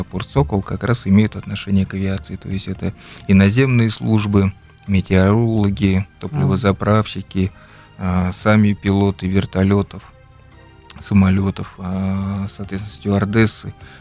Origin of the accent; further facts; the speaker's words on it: Kudareyka, Irkutsk Oblast, Russia; born there; Село Кударейка, ихрит Благовского района.